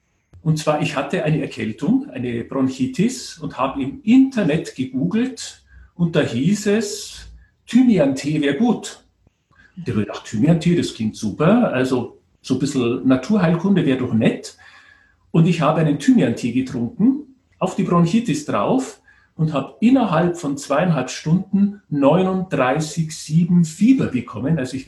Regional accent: Bavaria, Germany; now in Vienna, Austria; wie man vielleicht an den wenigen Sätzen schon hört, ich bin ein Bayer in Wien

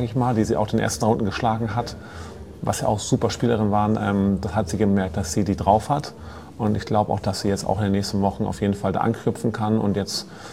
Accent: Hamburg, Germany; weil ich komme auch aus Hamburg

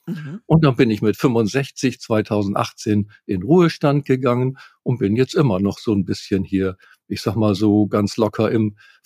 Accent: Wangerooge, Lower Saxony, Germany; Ich bin also hier auf Wangerooge geboren, im Krankenhaus Meeresstern, und habe dadurch das große Glück, dass ich mich Insulaner nennen darf.

